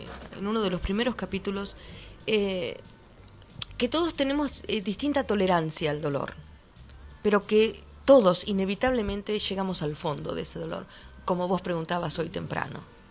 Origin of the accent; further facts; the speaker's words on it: Argentina; Sigo siendo argentina, después de todo.